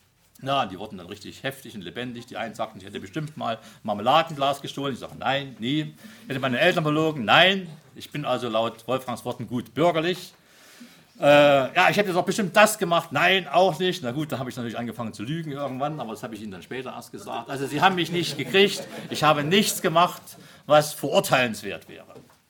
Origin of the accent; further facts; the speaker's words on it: Saxony, Germany; ich komme ja aus Sachsen